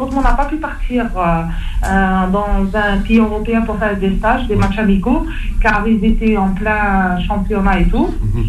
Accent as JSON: {"language": "French", "country": "Algeria", "said": "chez nous en Algérie"}